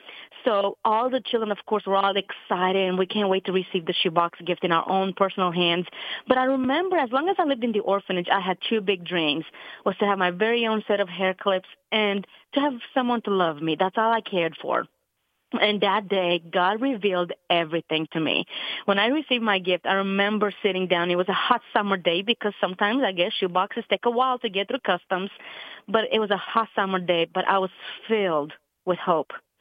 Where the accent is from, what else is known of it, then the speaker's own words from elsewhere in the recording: Romania; Yeah, I am from Romania.